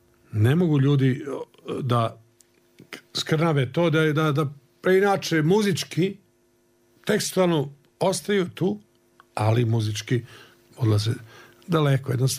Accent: Skopje, North Macedonia; now in Belgrade, Serbia; Jedan period kad sam došao iz Skoplja u Beograd, taj period dolaska u Beograd do nekih važnih festivala promenio.

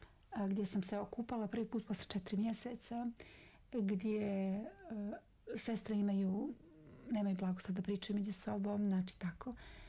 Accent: Montenegro; Ja sam kao Crnogorka, Srpkinje iz Crne Gore.

